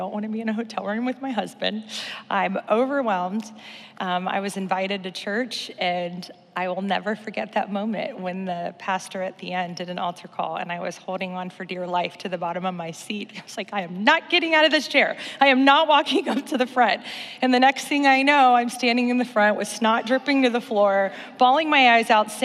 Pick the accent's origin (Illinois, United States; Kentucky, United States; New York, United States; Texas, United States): Kentucky, United States; Like my bio said, I grew up in Kentucky, grew up Catholic.